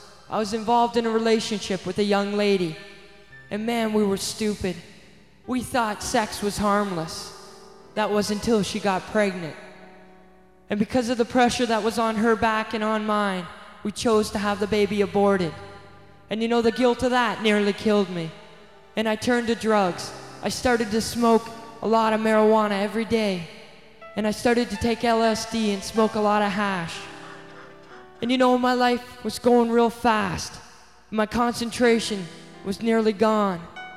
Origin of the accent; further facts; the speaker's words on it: Windsor, Ontario, Canada; I'm 18 years old, and I'm from Windsor, Ontario.